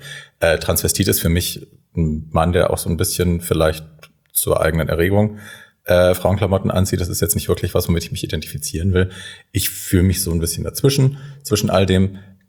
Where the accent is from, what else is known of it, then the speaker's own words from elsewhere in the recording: Hesse, Germany; now in Berlin, Germany; Aus Hessen, aus der Nähe von Frankfurt.